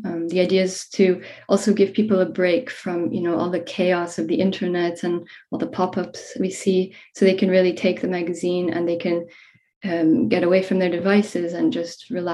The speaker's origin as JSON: {"language": "English", "town": "Toronto", "region": "Ontario", "country": "Canada", "lives_now": "Luxembourg", "said": "I'm from Toronto, Canada, and I came to Luxembourg already 12 years ago. So I've been here quite a while."}